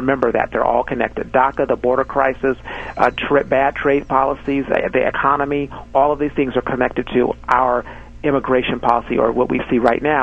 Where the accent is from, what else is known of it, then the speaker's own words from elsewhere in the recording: Arizona, United States; I'm from Arizona. We know how that is.